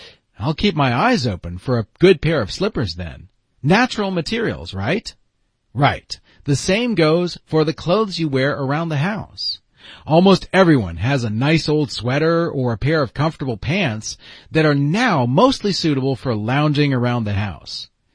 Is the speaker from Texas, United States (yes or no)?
no; Vermont, United States; Well, you're looking at someone who has many years of experience keeping warm. I grew up in Vermont.